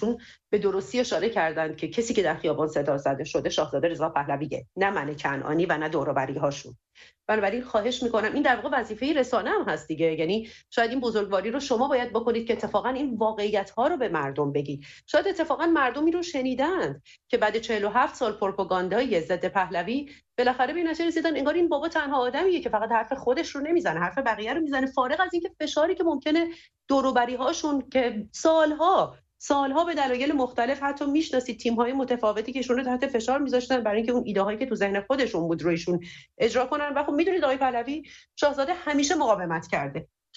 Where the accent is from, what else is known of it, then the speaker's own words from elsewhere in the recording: Iran; من به شخصه به عنوان یک ایرانی